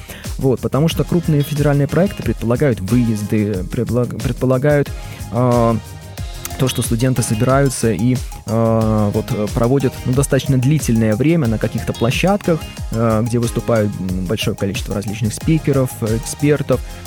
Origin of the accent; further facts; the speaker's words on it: Russia; now in Belarus; вот я как преподаватель из России, понятное дело, не владею в достаточной степени белорусским языком.